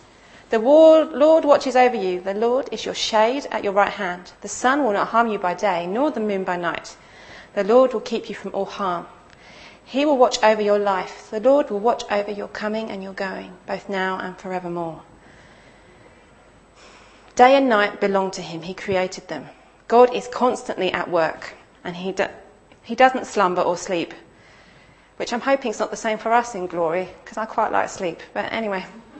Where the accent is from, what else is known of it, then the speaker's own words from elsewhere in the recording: East of England, United Kingdom; I grew up in Essex, and it's clay soil.